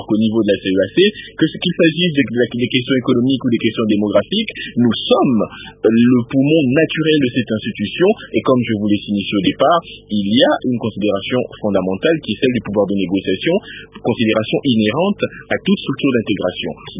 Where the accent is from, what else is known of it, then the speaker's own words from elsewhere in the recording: DR Congo; en tant que Congolais